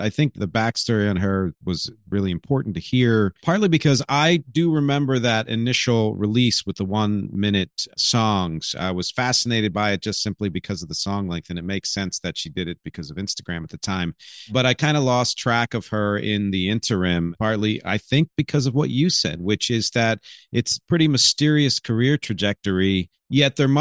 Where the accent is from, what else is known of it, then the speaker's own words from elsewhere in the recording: Philadelphia, Pennsylvania, United States; is a 28-year-old hip-hop artist from Philadelphia, my hometown where I was born.